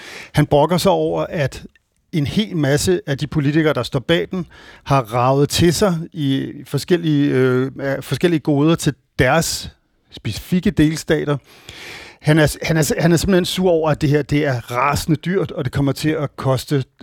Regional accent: Germany; Danish is a second language; Jeg er tysker, men jeg er ikke nazist

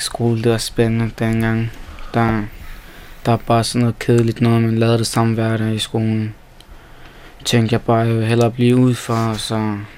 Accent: Odense, Region of Southern Denmark, Denmark; Jeg er 15 år gammel, og jeg kommer fra Odense, Holsmos.

